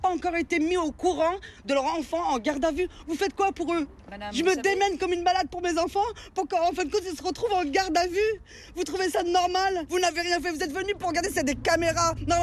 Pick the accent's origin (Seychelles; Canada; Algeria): Algeria; now in France; Je suis citoyenne française, d'accord? Je suis originaire d'Algérie, mais je vote comme tout le monde.